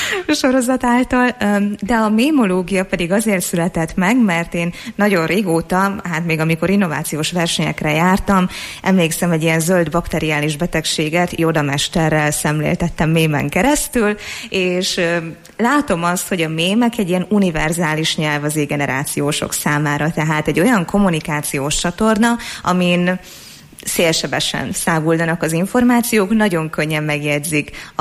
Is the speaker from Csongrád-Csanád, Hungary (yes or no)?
no; Eger, Heves, Hungary; hogyha már itt egriek vagyunk